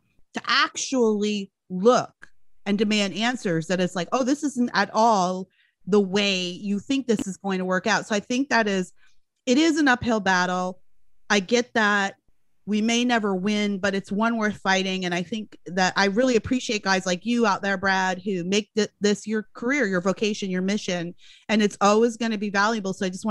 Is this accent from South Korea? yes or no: no; Canada; born there; I'm Canadian by birth. I was raised as a socialist.